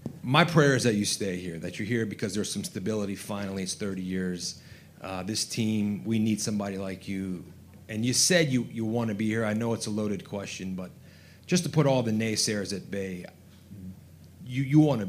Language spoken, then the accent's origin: English; Leesburg, Virginia, United States; I'm from Leesburg.